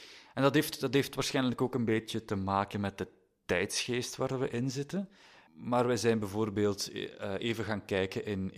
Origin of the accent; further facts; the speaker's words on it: Belgium; En ik voelde mij als Belg een beetje oncomfortabel.